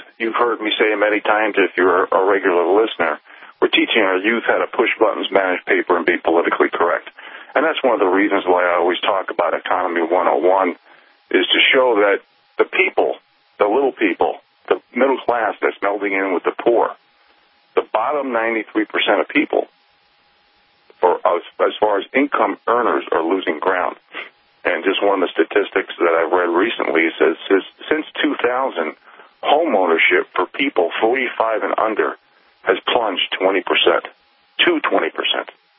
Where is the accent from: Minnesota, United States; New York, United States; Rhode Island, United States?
New York, United States; New York City; now in Montana, United States; I grew up in the metropolitan area of New York City. I was born in Jamaica, Queens.